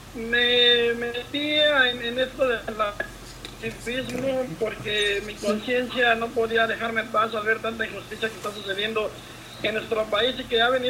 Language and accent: Spanish; Mexico City, Mexico; now in United States; Yo soy de la Ciudad de México. Yo me vine principalmente porque no encontré una mejor manera de poder vivir